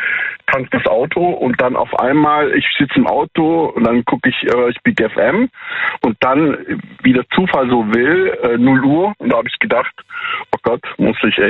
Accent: Bietigheim, Baden-Württemberg, Germany; Ich bin aus, erkennst du Bietigheim?

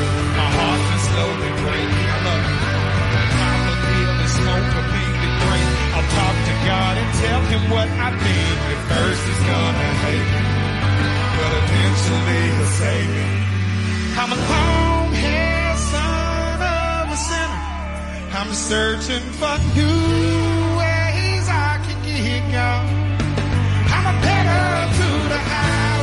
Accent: Nashville, Tennessee, United States; I'm from Nashville, Tennessee. This is my first time in Central Park in my life.

